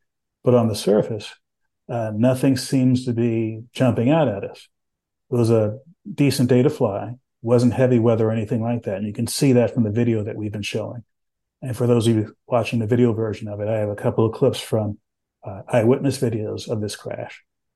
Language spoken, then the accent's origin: English; San Antonio, Texas, United States; born or raised there